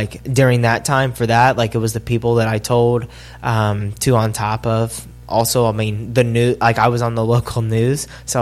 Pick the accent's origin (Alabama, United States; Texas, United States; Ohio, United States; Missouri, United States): Ohio, United States; I'm from Ohio, so like a lot of like light valleys, back roads, more flat.